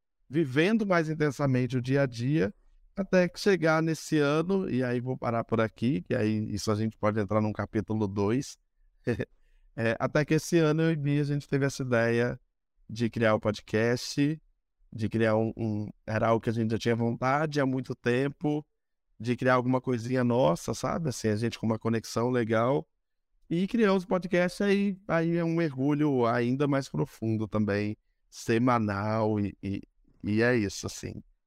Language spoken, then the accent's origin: Portuguese; Volta Redonda, Rio de Janeiro, Brazil; Mas eu não sou do Rio, eu sou do interior do estado, Volta Redonda